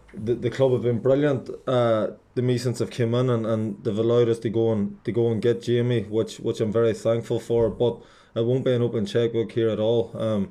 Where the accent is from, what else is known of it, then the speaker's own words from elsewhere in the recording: Limavady, Northern Ireland, United Kingdom; I'm from Limavady myself, and I was desperate to get someone from Limavady